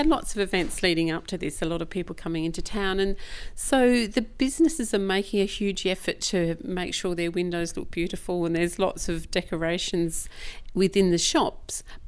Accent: Port Pirie, South Australia, Australia; But when I first moved back to Port Pirie in 1988, so Piri's my hometown, obviously

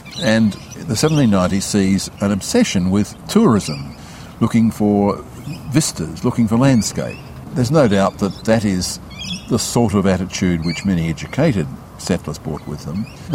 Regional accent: Tasmania, Australia; moved away as an adult; also born or lived in Queensland; Yeah, I grew up in Tasmania and I left in my mid-20s, and I didn't return to live in Tasmania for 30 years because I was overseas and then I was in Queensland.

